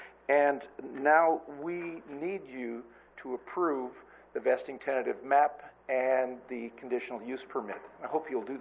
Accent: Nipomo, California, United States; I'm from Napomo.

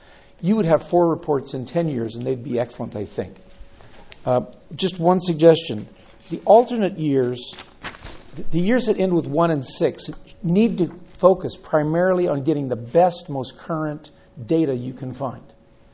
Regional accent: Nipomo, California, United States; I'm from Napomo, and I chair your Water Resource Advisory Committee.

